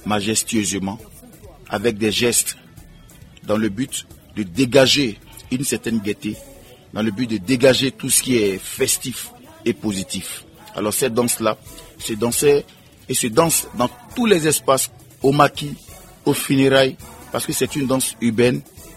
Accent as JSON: {"language": "French", "town": "Divo", "region": "Gôh-Djiboua", "country": "Côte d’Ivoire", "said": "parce que chez nous à Divo, comme vous le voyez symbolisé par la statue, la femme est le pilier de notre vie."}